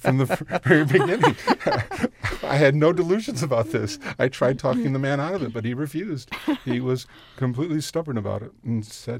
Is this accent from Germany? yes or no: no; United States; accent: Southside; And so it took me 4 years of going to college to get rid of my Southside accent.